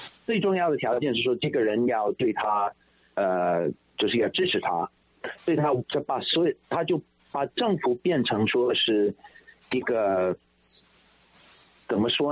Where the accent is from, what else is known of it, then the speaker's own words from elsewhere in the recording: United States; 当然作为一个美国人，我从小就是当然是有这样的一个欲望